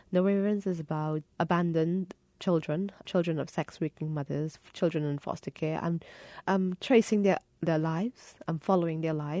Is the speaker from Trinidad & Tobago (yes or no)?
yes; Trinidad & Tobago; I don't feel that I am completely Trinidadian, completely, but I acknowledge that Trinidad made me who I am. They give me a lot culturally.